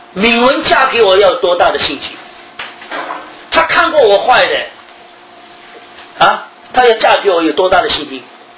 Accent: China; 我觉得这句话我们中国人读起来比较容易啊

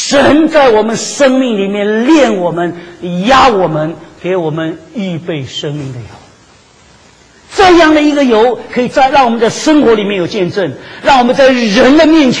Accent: China; 今天我们常是这样，特别我们中国人呢，这是个秘密，不跟人家讲，对不对？

